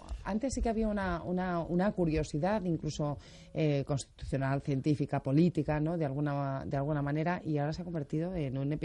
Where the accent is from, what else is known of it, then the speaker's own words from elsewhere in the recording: Madrid, Community of Madrid, Spain; y aquí hablo como madrileña